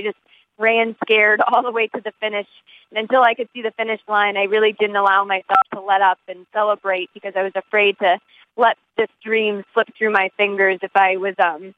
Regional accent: Boston, Massachusetts, United States; I'm from Boston, and I would watch the Boston Marathon

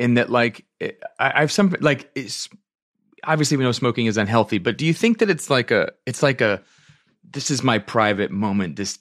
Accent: Virginia, United States; also born or lived in New York; I'm from Virginia. Well, I'm from upstate New York, but I was raised in Virginia, so I started going to Arena Stage as a kid.

